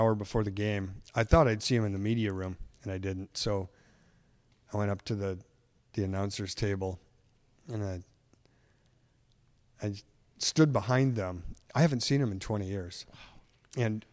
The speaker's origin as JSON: {"language": "English", "town": "Muskegon", "region": "Michigan", "country": "United States", "tie": "born or raised there", "lives_now": "California, United States", "said": "We grew up in Muskegon together. We graduated. We went to rival high schools, graduated same year."}